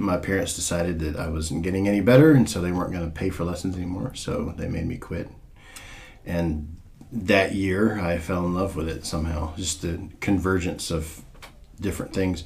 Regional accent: Jackson, Mississippi, United States; Despite my last name, I grew up in Mississippi. So I spent most of my life until moving here in Jackson, which is the capital.

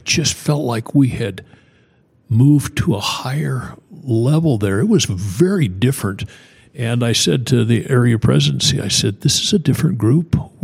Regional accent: Boise, Idaho, United States; also born or lived in Provo, United States; I'm a simple Idaho kid. I was born in Provo, but raised in Boise, Idaho. I call that spud blood.

